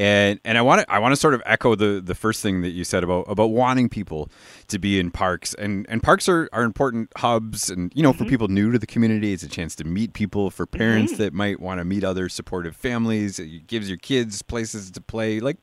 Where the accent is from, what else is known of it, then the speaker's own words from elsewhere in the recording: Ontario, Canada; Okay, so we're from Niagara. No one's going to be like, they're not from here.